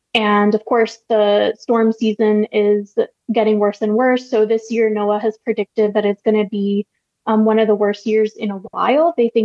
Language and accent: English; Miami, Florida, United States; like I grew up in Miami, so it's scary kind of seeing it get worse and worse every year.